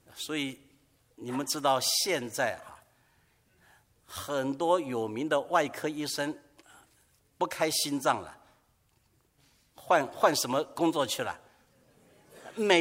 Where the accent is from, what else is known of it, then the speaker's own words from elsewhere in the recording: Taiwan; moved away as an adult; now in United States; 三四十年前，我从台湾过来